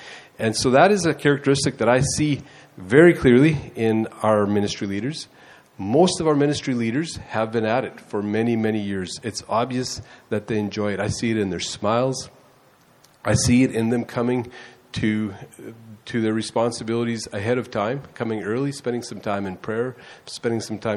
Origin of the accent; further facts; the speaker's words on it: Mexico; so many of my memories go back to growing up in Mexico as a missionary kid.